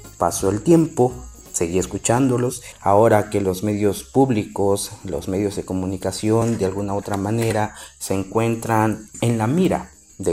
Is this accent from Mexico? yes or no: yes; Mexico; Pero como mexicano me pareció muy interesante